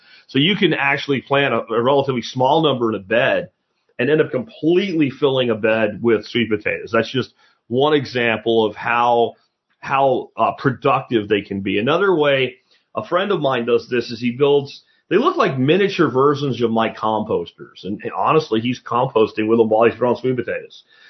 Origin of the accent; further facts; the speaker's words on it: Pennsylvania, United States; I'm here in Texas. I can grow sweet potato. Where I grew up in Pennsylvania, I could grow regular, you know, Irish potatoes or what have you, Peruvian potatoes.